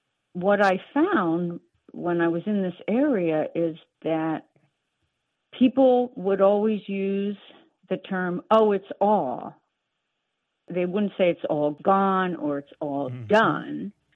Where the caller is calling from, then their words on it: Rye, New York, United States; also born or lived in Pennsylvania; I'm calling from Rye, New York.